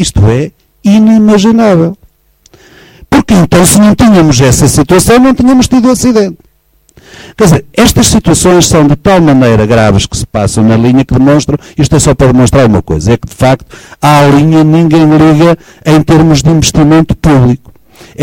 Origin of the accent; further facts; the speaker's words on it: Mirandela, Bragança, Portugal; Eu, na minha terra, o Mirandela, 45 mil pessoas hoje a tomarem o comboio lá